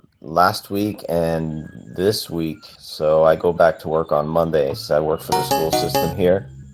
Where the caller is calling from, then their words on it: Miami, Florida, United States; I'm in the sunny city of Miami, Florida.